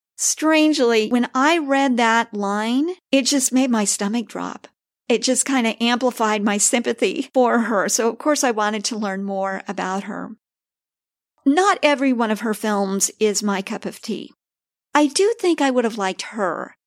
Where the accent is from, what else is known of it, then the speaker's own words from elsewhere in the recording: Kansas City, Missouri, United States; I first became curious about her when I discovered that her hometown was my hometown, Kansas City.